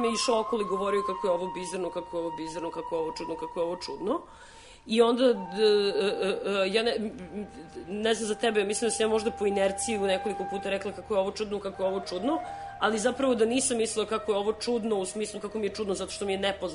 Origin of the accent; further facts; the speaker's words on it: Serbia; kad vas pitaju odakle ste, naravno da ćemo reći Jugoslavija, pošto reći Srbija, bilo kome iz Azije ne znači apsolutno ništa